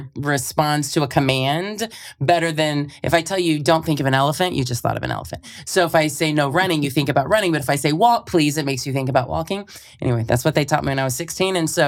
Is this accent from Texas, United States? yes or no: yes; Austin, Texas, United States; So I grew up here in Austin, and I was a pool rat my whole youth.